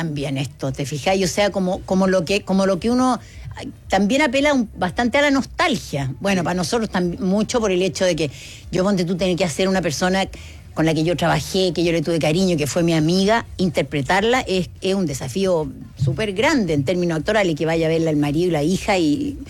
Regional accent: Santiago, Santiago Metropolitan Region, Chile; Y incluso aquí en Santiago, cuando yo era chica, llovía

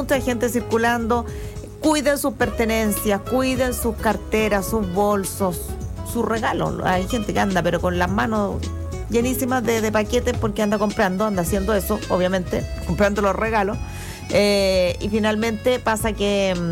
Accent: Chile; mañana voy a ir a comprarlo, a última hora, como buen chileno

